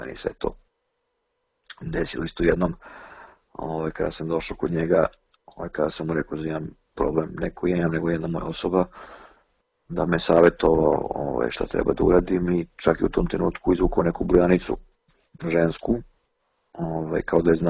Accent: Serbia; ja sam Srbin. Ponosno sam onako odgovorio

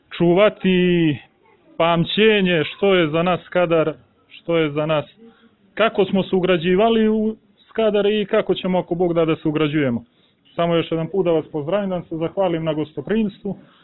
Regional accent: Cetinje, Montenegro; u ime mjesta odakle dolazim sa Cetinja

